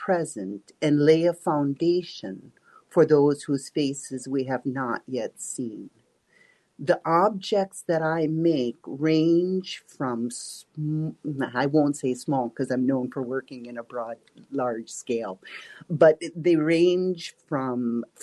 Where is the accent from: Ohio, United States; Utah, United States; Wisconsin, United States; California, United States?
Wisconsin, United States; Oshkosh; So I grew up in Oshkosh, Wisconsin.